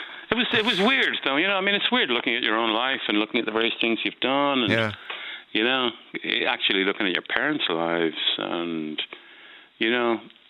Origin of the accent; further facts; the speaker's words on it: Ireland; anyone who grew up in the 70s remembers the situation of being an Irish person in London and blamed for every bomb attack that ever happened